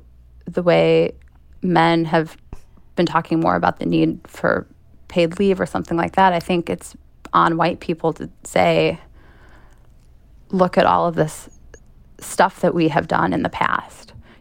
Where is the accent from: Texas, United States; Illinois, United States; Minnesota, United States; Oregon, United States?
Illinois, United States; Chicago; I'm not from the South originally. I was raised in Chicago, but my dad is from Mississippi. My mom is from Tennessee.